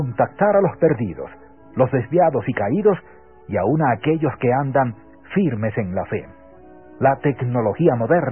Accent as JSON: {"language": "Spanish", "country": "Peru", "moved": "yes", "said": "Acepté al Señor Jesucristo cuando tenía 11 años allá en mi país, Perú"}